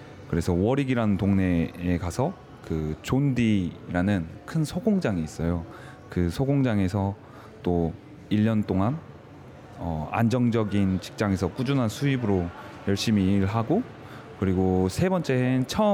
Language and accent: Korean; Sinui-myeon, South Jeolla, South Korea; 저는 그 대한민국 이제 살 때 한국에서 신안군 신의면이라는 섬에서 자란 사람인데요.